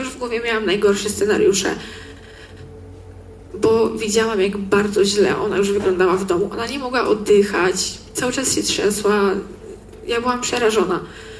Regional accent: Nakło nad Notecią, Kuyavian-Pomeranian Voivodeship, Poland; Mam 15 lat, jestem z Nakła i to jest mój pierwszy obóz tutaj.

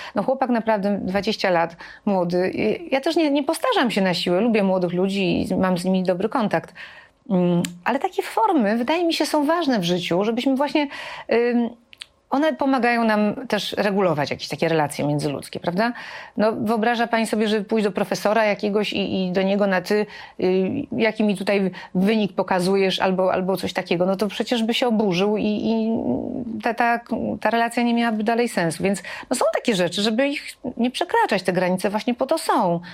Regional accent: Silesian Voivodeship, Poland; bo ja jestem ze Śląska, a na Śląsku kobiety są właśnie bardzo praktyczne

